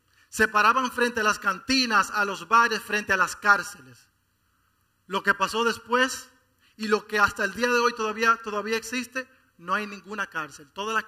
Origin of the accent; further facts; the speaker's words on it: Dominican Republic; yo lucho, yo soy dominicano